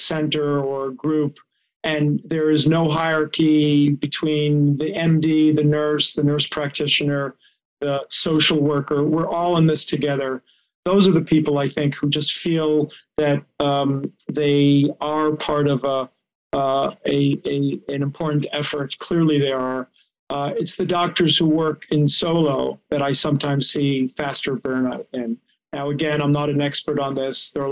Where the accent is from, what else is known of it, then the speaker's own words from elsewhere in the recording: Israel; so I grew up in Israel.